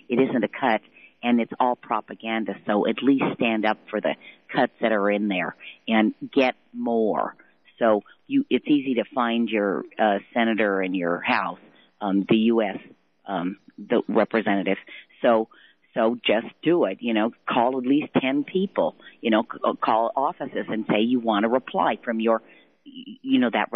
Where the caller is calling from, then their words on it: Fort Collins, Colorado, United States; from Fort Collins.